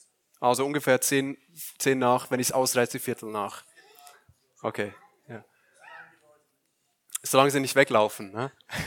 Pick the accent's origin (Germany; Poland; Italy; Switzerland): Switzerland; Aargau; aus dem Aargau, aus der Schweiz, aus meiner Heimat.